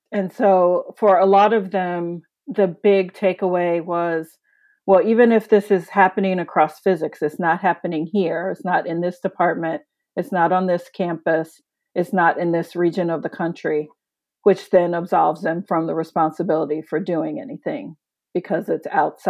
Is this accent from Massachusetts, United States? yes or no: no; Chicago, Illinois, United States; as a working class city kid, I grew up in Chicago.